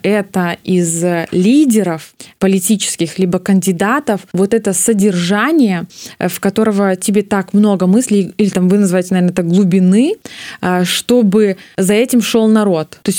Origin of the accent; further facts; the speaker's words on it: Belarus; мы бы потеряли самосознание, что мы есть белорусы, мы проживаем просто на территории Беларуси